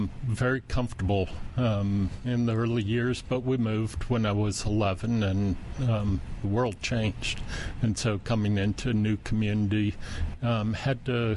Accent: San Lorenzo, California, United States; Well, I'm from San Lorenzo, California, and I'm the sixth of nine kids.

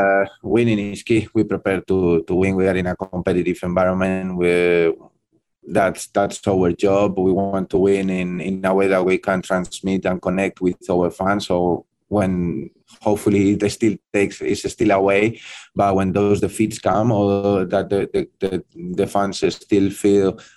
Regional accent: Madrid, Community of Madrid, Spain; English is a second language; Like, I think that me, I grew up in there. Yeah, I went a lot to Real Madrid.

